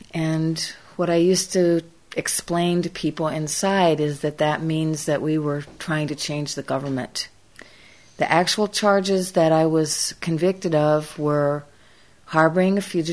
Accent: Iowa, United States; I was brought up in Iowa. I really always have considered myself to be a very ordinary person.

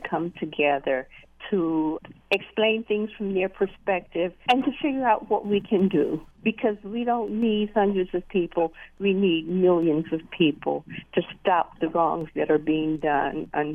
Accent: Virginia, United States; I grew up in the South, in Virginia, child of the Civil Rights Movement.

